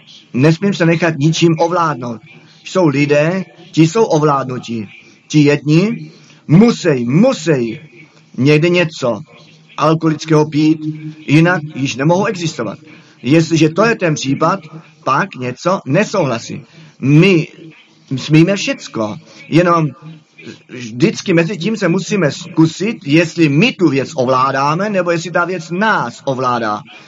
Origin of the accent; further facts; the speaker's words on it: Germany; Czech is a second language; jednoduše jsem řekl, já jsem Němec a přitom to zůstane.